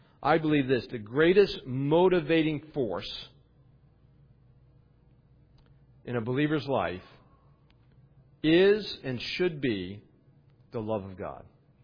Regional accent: West Virginia, United States; Part of it's because how I grew up in West Virginia, I did this.

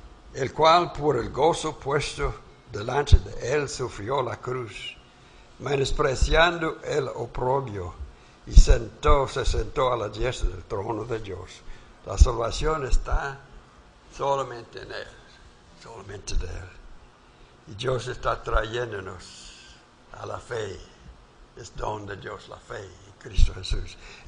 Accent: Alabama, United States; born there; era ríos como ya donde nací en Alabama, el río lodoso

